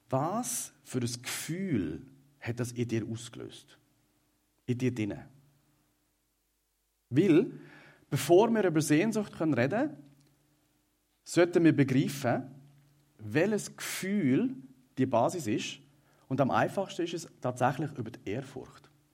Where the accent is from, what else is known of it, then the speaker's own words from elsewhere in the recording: Switzerland; Und ich sage euch, wir als Schweizer 8 Millionen, wir haben also ganz einen exotischen Stromstecker mit diesen drei.